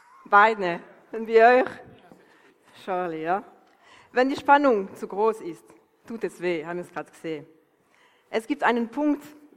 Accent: Valais, Switzerland; Wir sind beide im Unterwallis aufgewachsen

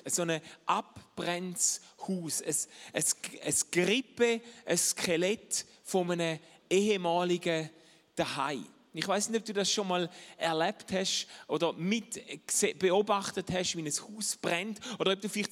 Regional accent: Schaffhausen, Switzerland; ich bin eigentlich Schaffhauser, gell? Man hört es nicht mehr, aber.

